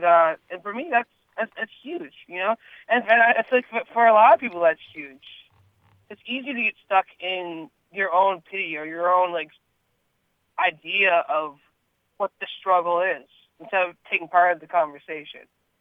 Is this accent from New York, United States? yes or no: no; Bemidji, Minnesota, United States; also born or lived in Red Lake; I was born in the Mayo Clinic. I moved to Northern Minnesota with my mother at a very young age, and I spent my first few years living in actually Red Lake, and then I moved to Bemidji. I'm a white guy from a Native family, mostly Native family.